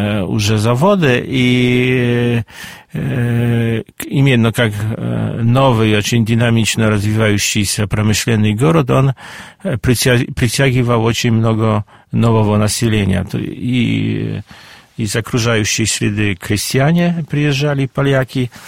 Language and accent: Russian; Warsaw, Masovian Voivodeship, Poland; also born or lived in Łódź; вспомнили мой родной город Лодзь. Хотя в очень молодом возрасте родители переселились в Варшаву.